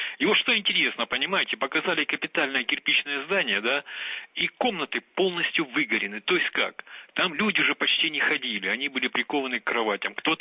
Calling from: Kamyshevatskaya, Krasnodar Krai, Russia; Я звоню из Краснодарского края, это вот Камышеватская, тут, в принципе, недалеко.

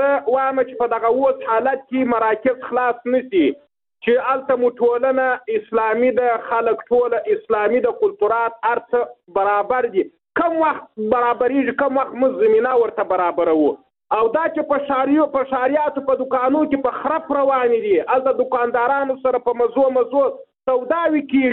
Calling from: Helmand, Afghanistan; زه د هلمند میرزنګ وهلی دی

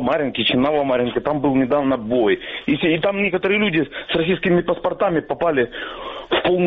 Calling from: Donetsk Oblast, Ukraine; Я из Донецкой области.

